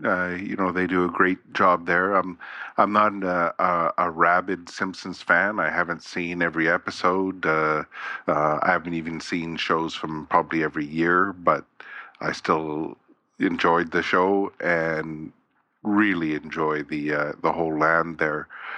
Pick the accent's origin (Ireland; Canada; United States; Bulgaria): Canada; I get the whole maple flavoring to it, particularly being Canadian.